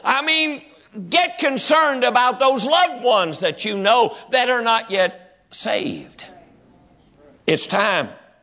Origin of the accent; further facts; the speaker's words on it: West Virginia, United States; I'm from West Virginia. Forgive me.